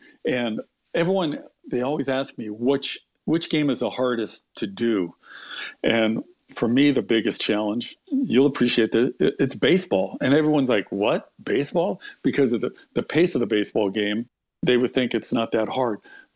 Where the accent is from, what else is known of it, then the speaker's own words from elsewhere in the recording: Los Angeles, California, United States; I grew up in Los Angeles, and a lot of my friends, their dads were in the industry, being more like Hollywood.